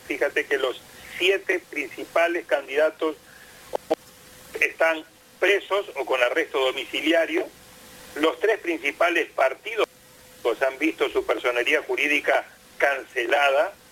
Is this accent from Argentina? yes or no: yes; Argentina; Y yo espero, como argentino